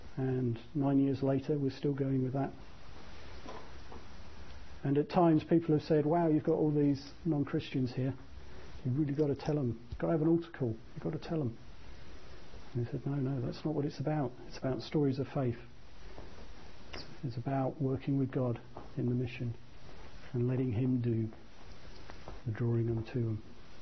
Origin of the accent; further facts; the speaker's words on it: Brazil; Growing up in Brazil as I did